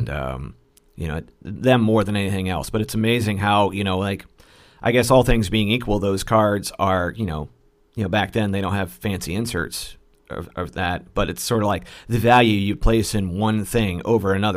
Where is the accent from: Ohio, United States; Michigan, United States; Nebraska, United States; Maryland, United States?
Ohio, United States; But I remember, you know, growing up in Ohio, you know, I kind of caught the tail end of the Big Red Machine